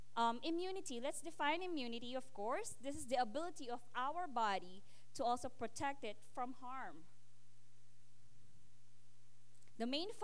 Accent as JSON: {"language": "English", "country": "Philippines", "lives_now": "Canada", "said": "because I come from the Philippines. It's a tropical country."}